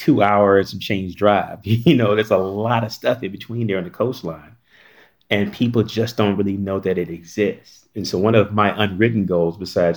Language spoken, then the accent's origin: English; North Carolina, United States; I grew up in North Carolina. So I mean, South Carolina is right there. This place is 6 hours away from where I grew up.